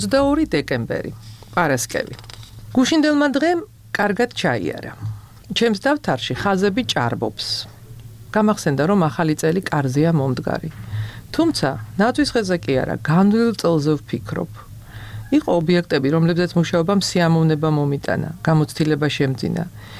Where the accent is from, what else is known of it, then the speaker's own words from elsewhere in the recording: Tbilisi, Georgia; კოსტავას ქუჩაზე გავიზარდე. აკადემქალაქის მიმდებარე ტერიტორია ჩემი სახლის უკანაა. ბავშვობაში ხშირად მიფიქრია, რომ ეს უბანი იმსახურებდა კეთილგონიერ განაშენიანებას.